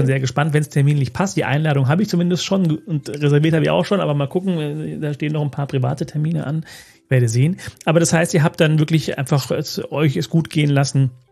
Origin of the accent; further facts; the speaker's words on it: Ludwigshafen, Rhineland-Palatinate, Germany; Ich darf nur sagen, es ist ja meine Heimat, die Ecke.